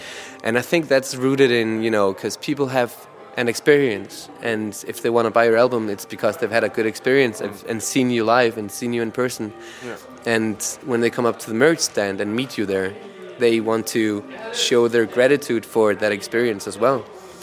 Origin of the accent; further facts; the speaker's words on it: Iceland; now in Denmark; I'm actually from Iceland, but I'm in Denmark.